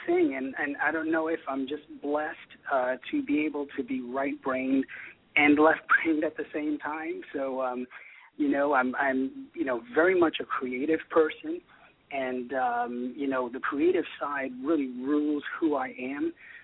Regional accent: New York City, New York, United States; moved away as an adult; now in London, United Kingdom; No, actually, I was born in Queens, New York. So I am a New Yorker, and I am now an expat living in London as of actually about a month ago.

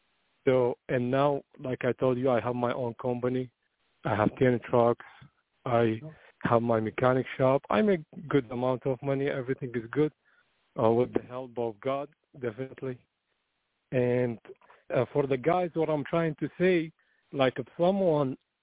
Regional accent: Iraq; English is a second language; moved away as an adult; I'm originally from Iraq

